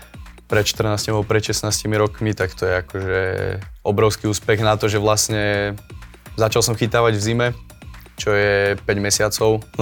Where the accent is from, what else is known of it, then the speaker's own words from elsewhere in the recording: Strážov, Žilina Region, Slovakia; keď hráš, čo ja viem, doma v Strážove, hráš proti Púchovu